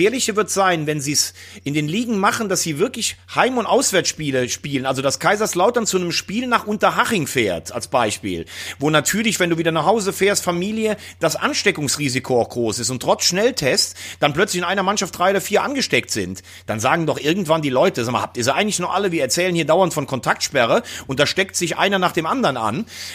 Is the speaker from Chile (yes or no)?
yes; Chile; German is a second language; das widme ich natürlich den Bergleuten in meinem Heimatland Chile